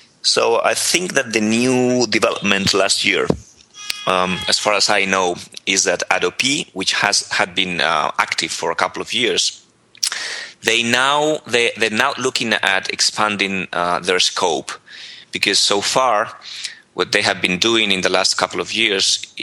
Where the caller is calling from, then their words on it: Spain; since I'm talking from Spain, where I live